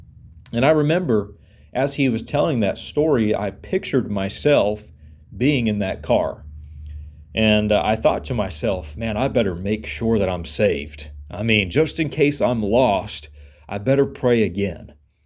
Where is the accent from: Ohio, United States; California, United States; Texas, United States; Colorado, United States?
Texas, United States; Powderly; I'm from Powderly, Texas, and I am an assistant pastor at Lakewood Baptist Church.